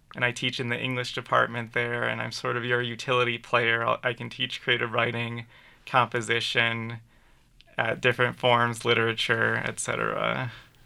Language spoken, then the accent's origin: English; Appleton, Wisconsin, United States; growing up in Appleton, Wisconsin, I was into punk culture.